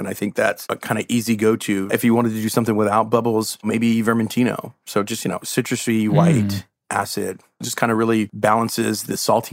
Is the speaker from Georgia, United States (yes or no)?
no; San Antonio, Texas, United States; you know, I grew up in San Antonio, Texas.